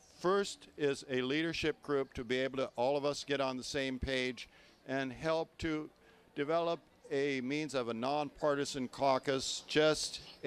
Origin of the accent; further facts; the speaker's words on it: Kirby, Oregon, United States; I'm from Kirby, Oregon